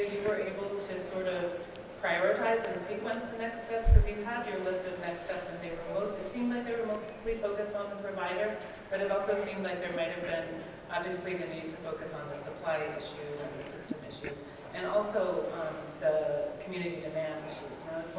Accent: Vermont, United States; from Vermont.

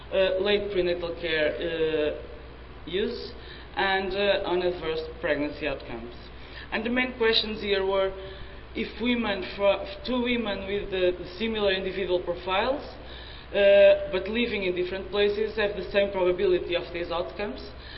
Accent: Porto, Porto District, Portugal; I'm the one from outside here. I'm from Portugal, from Porto, in the north of Portugal

